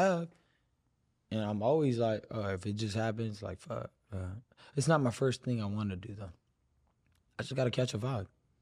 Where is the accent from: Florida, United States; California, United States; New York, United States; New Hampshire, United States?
California, United States; Los Alamitos; born there; Okay, so I was born in Los Alamitos, California.